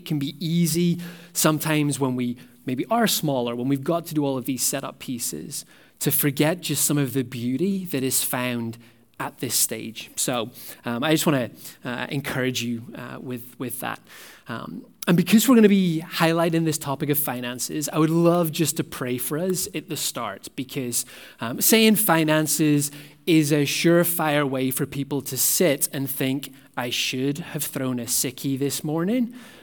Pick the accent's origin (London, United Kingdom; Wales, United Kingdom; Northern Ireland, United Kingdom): Northern Ireland, United Kingdom; now in Canada; As some of you will already have gathered, my accent is not from Ontario. I actually grew up in the north of Ireland.